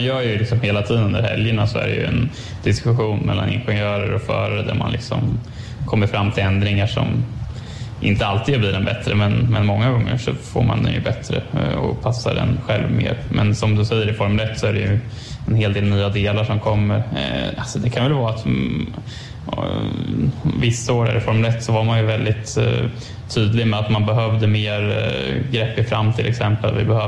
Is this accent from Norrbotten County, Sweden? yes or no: no; Örebro, Örebro County, Sweden; Och vi är båda från Örebro liksom.